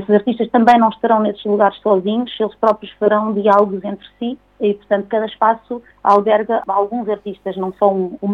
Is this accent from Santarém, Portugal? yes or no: yes; Valada, Santarém, Portugal; born there; also born or lived in Lisbon; O local que é a minha origem, eu nasci em Valada e hoje vivo cá, há 2 anos que vivo cá